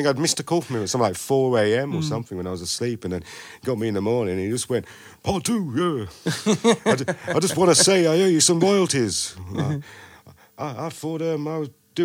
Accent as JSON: {"language": "English", "town": "York", "region": "Yorkshire and the Humber", "country": "United Kingdom", "tie": "born or raised there", "said": "I grew up in York. In the north, yeah."}